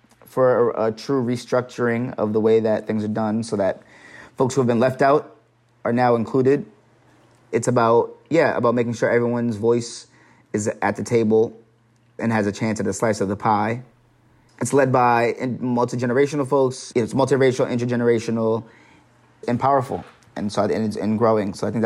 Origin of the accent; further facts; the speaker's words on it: Boston, Massachusetts, United States; I grew up in the Bromley Heath Housing Projects